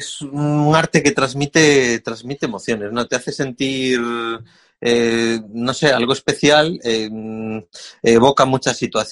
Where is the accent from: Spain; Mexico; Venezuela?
Spain; Galicia; moved away as an adult; now in Zaragoza, Spain; se vive bien aquí en Zaragoza. Me vine desde Galicia a estudiar y ahora estoy trabajando aquí en Zaragoza. Y bueno, y llevo ya 20 años